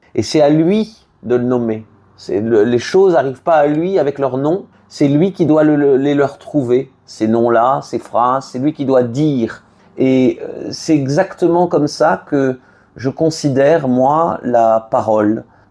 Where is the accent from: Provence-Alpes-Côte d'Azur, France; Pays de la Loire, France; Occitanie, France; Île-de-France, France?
Occitanie, France; Toulouse; je suis Toulousain, j'ai grandi à Toulouse, je l'ai quitté cette ville pendant 15 ans, j'y suis revenu depuis 2017 pour y élever mes enfants.